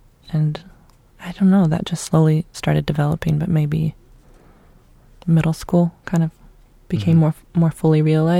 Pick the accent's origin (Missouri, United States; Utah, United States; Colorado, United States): Colorado, United States; also born or lived in Michigan / Boston; Yeah. Well, I was born in Michigan. I was raised in Colorado.